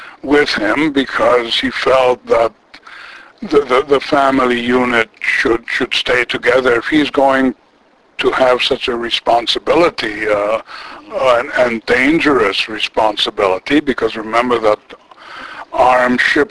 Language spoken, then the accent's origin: English; Israel; born there; English is a second language; Well, I was born in Palestine, what later became...